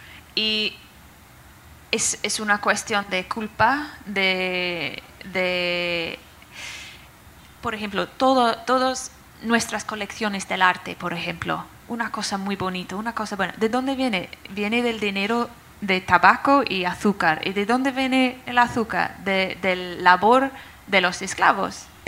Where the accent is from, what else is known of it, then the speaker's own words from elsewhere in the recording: United Kingdom; Spanish is a second language; como británica que lo soy, es muy interesante en mi país la falta de conciencia